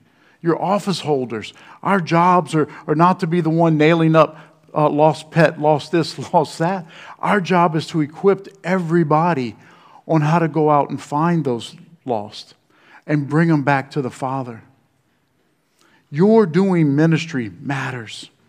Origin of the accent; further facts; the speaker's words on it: Louisiana, United States; I was thinking about my hometown. I told you guys, I grew up in the swamps in the bayous of South Louisiana